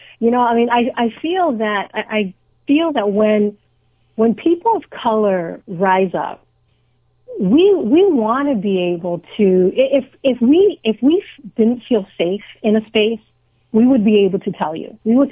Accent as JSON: {"language": "English", "region": "Hawaii", "country": "United States", "tie": "born or raised there", "said": "I was born and raised in Hawaii. I lived here in Washington State since 1983."}